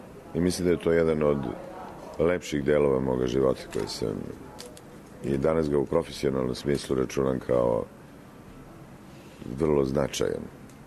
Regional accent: Belgrade, Serbia; Rođen sam i živim u Beogradu. Akademiju sam završio u Beogradu

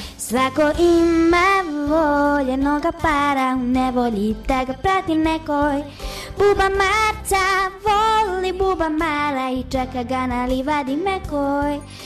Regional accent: Sremska Mitrovica, Vojvodina, Serbia; Dolazim iz Sremske Mitrovice.

